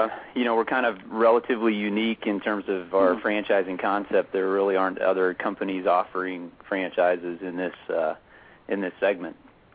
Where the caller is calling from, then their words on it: Cleveland, Ohio, United States; I'm calling from Cleveland, Ohio. I'm in my home office there. I actually live in Cleveland